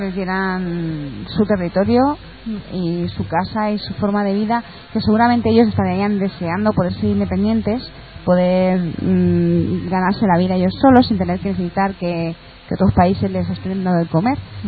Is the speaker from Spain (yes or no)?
yes; Community of Madrid, Spain; pues ¿cuántos millones somos los madrileños?